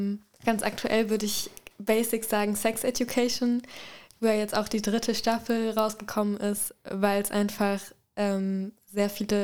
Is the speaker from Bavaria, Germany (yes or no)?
no; Offenbach am Main, Hesse, Germany; Ich komme nämlich aus Offenbach, das habe ich gar nicht gesagt.